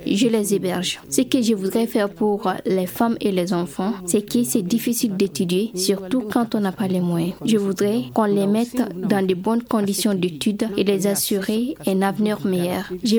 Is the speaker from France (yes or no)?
no; Mali; Que nous soyons riches ou pauvres, nous sommes tous des Maliens